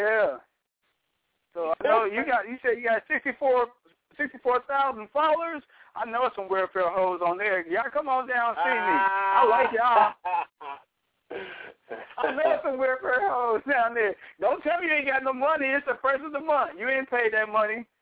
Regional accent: Ohio, United States; moved away as an adult; now in Los Angeles, United States; No, I'm from Ohio, state where … were born.

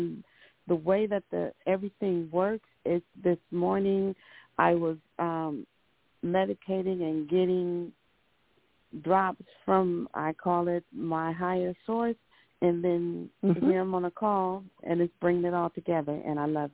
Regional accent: South Carolina, United States; from Southern South Carolina

